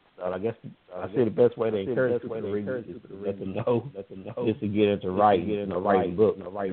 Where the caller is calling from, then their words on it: Longview, Texas, United States; And I'm calling from Longview, Texas. How y'all doing?